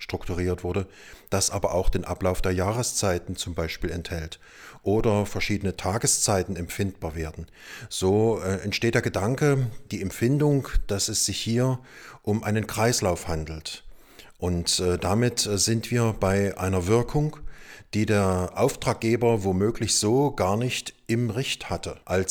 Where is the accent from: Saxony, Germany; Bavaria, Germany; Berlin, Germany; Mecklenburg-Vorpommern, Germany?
Saxony, Germany; Dresden; Ich selbst bin gebürtiger Dresdner.